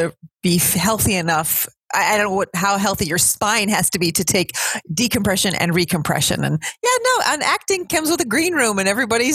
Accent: Chicago, Illinois, United States; I'm from Chicago, born and raised, and I'm what people call Chicago tough, third generation Italian American.

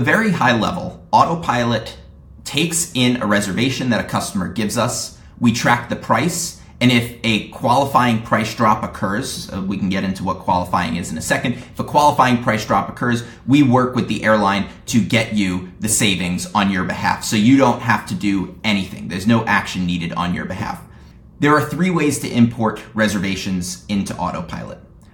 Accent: New York, United States; I grew up in the New York area

